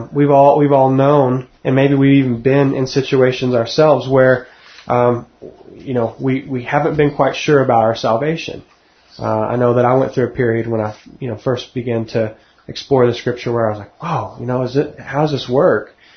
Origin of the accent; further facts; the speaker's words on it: Texas, United States; accent: Texas; that's when my Texas accent actually comes out.